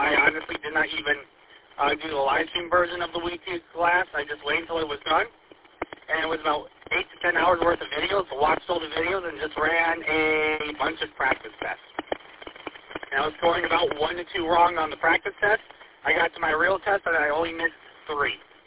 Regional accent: Lapeer, Michigan, United States; Yeah, I'm from Lapeer, so when I took my test, I tried to get in with the Cairo test site

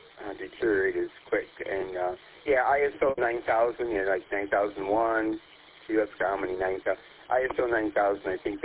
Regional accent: Detroit, Michigan, United States; But I grew up in Detroit, around 7 and Chainer area. So I'm an East Sider.

